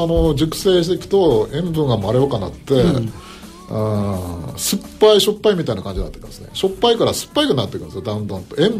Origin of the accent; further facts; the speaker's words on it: Akita, Japan; 実は最初は地元の秋田県産の小鹿の塩を使ってたんですけど